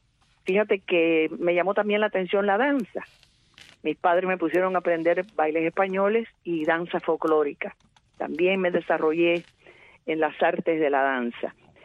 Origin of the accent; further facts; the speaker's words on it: Havana, Cuba; Y yo nací en La Habana, en la ciudad de La Habana, pero muy joven todavía, mi familia se mudó para La Víbora. Y ahí estudié en el Instituto Edison.